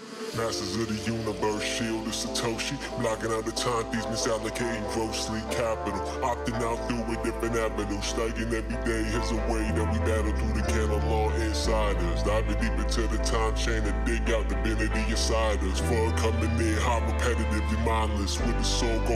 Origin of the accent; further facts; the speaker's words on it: Zurich, Switzerland; now in La Chaux-de-Fonds, Switzerland; in La Chaux-de-Fonds zu Hause und arbeite hier und bin gelernter Uhrmacher. Ursprünglich komme ich aus Zürich und La Chaux-de-Fonds ist im französischen Sprachen Teil von der Schweiz.